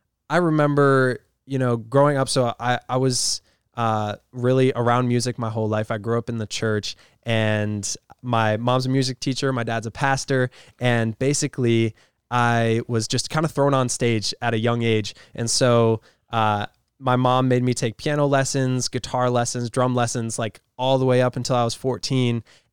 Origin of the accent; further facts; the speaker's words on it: Rhode Island, United States; I'm from Rhode Island. So I just, East Coast, like I love being with my family